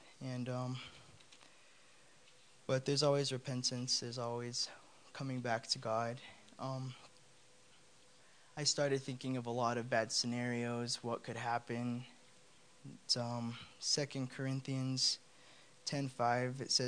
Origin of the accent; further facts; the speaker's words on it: Colorado, United States; I'm a sophomore in high school. I'm from Colorado. Grew up in church.